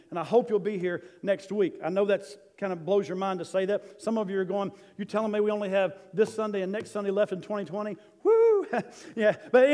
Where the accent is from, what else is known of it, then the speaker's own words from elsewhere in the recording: Tennessee, United States; I'm from East Tennessee, that's where my family's from, 4 generations back.